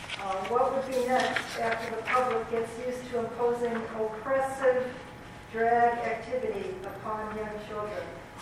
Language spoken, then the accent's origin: English; Plano, Texas, United States; from Plano.